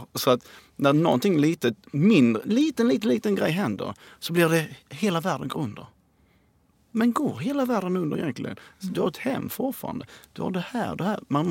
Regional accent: Hässleholm, Skåne, Sweden; also born or lived in Kristianstad; I Kristianstad. Fast jag är då från Hässleholm. Men då hade de inget BB i Hässleholm.

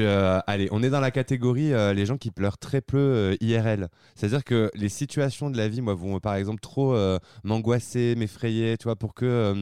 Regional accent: Fréjus, Provence-Alpes-Côte d'Azur, France; Bah, la petite ville, quoi. Moi, je viens de Fréjus.

